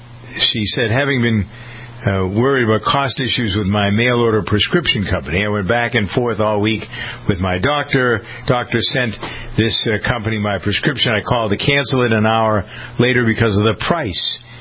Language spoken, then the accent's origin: English; Boston, Massachusetts, United States; Because I'm a Bostonian, maybe I identify more with what they've done.